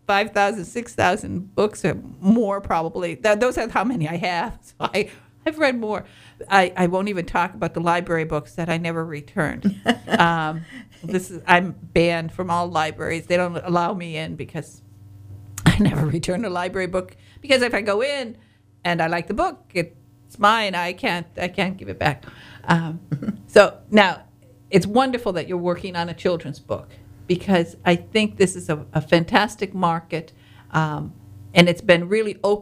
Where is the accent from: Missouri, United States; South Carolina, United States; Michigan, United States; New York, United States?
Michigan, United States; it's so funny because I'm from Northern Michigan. I still mispronounce words.